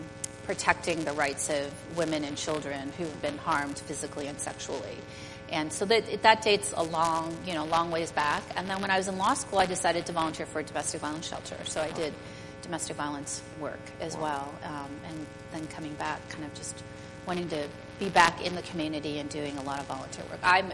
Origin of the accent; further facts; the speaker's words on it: Seattle, Washington, United States; also born or lived in California, United States / Hong Kong / Taiwan; And so I was born and raised in Seattle. And my family did live in California when I was younger for a couple of years. And then 1 year we spent actually living in Hong Kong and Taiwan, but I was very young then.